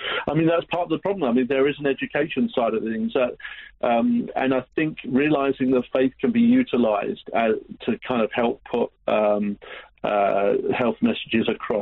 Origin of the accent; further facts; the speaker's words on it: London, United Kingdom; I'm a Londoner myself.